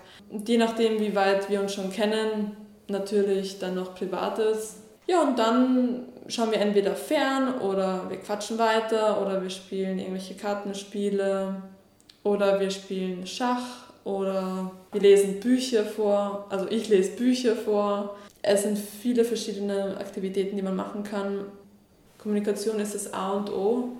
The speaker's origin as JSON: {"language": "German", "region": "Vienna", "country": "Austria", "tie": "born or raised there", "said": "das wollte ich in Wien dann in meiner Heimatstadt auch tun, helfen."}